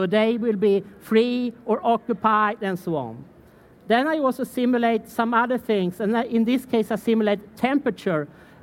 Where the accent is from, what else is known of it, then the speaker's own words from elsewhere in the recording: Sweden; And of course, I'm from Sweden, so I really like this date format.